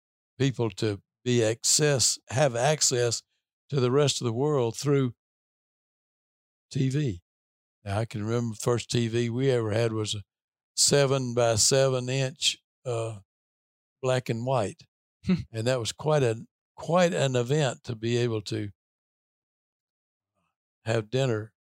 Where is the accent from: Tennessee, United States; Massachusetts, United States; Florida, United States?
Tennessee, United States; Well, I grew up in Tennessee in a fairly rural part of the state